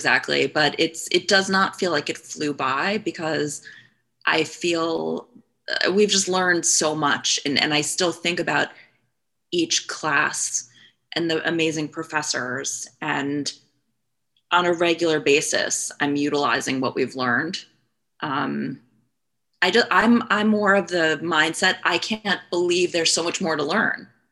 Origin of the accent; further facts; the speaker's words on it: New York, United States; I come from New York. And I live in New York